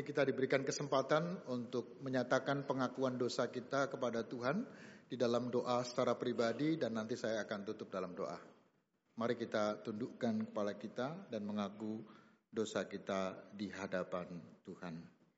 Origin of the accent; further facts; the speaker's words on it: Semarang, Central Java, Indonesia; now in Jakarta, Indonesia; saya aslinya Semarang loh. Ya, dari Jalan Beringin, dulu lahirnya di sana. Jadi gayanya kan Batak tapi medok gitu ya. Di Jakarta juga pada heran, ini benar-benar gak saya bilang, belah jiwa saya Batak, betul.